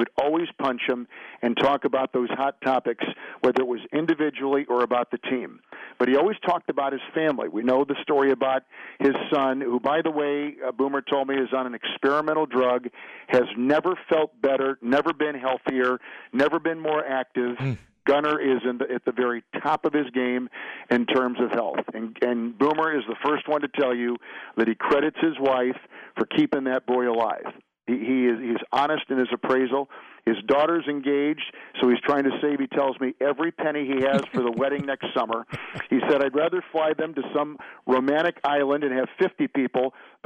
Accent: Green Bay, Wisconsin, United States; I grew up in Green Bay, so I got WJR in Detroit and would listen to baseball with Ernie Harwell.

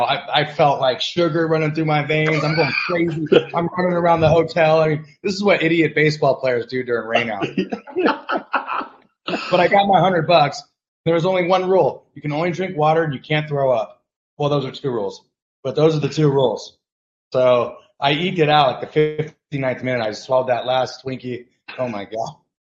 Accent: Concord, California, United States; also born or lived in Vallejo; I was born in Vallejo, but I grew up my first 4 years of my life in Concord, pretty much next to De La Salle.

